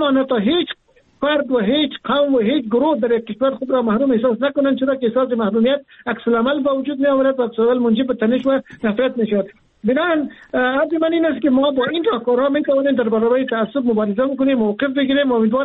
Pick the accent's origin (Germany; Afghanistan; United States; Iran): Afghanistan; ما ساکنان سرزمین افغانستان، ما افغان هستیم، ما فرزندان افغانستان هستیم و ما در جغرافیای کشور به نام افغانستان زندگی میکنیم